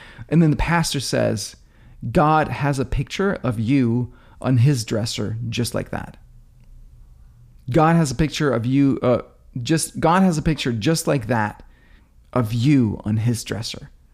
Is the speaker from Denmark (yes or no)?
yes; Denmark; also born or lived in India; now in United States; I'm from Denmark, moved to the US in 99, moved back to Denmark, moved to India in 2012 and lived there for a year. And then in 2013, I was able to move back to the States.